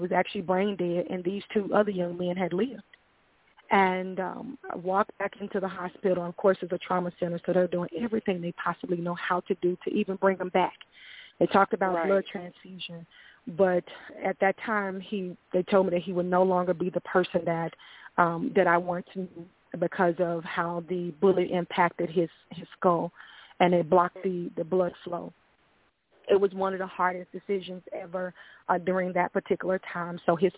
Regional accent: Memphis, Tennessee, United States; Growing up in Memphis, Tennessee, I only knew how to physically fight.

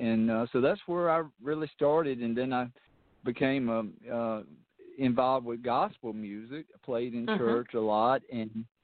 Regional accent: Notasulga, Alabama, United States; I'm from Alabama, a little small town called Notasuga. It's right out of Auburn, Alabama.

